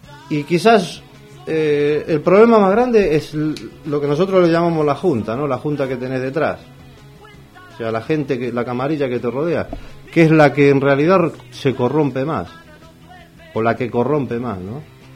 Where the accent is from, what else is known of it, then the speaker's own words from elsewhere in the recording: Argentina; Está …, que es el tango más internacional que tenemos en Argentina.